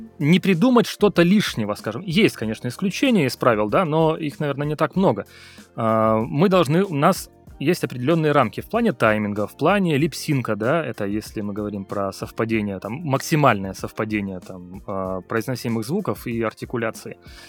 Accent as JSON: {"language": "Russian", "region": "Far North", "country": "Russia", "said": "Я сам вообще с Крайнего Севера, да, у нас помимо авиасообщения можно товар доставить либо по Зимнику, да, по Оби"}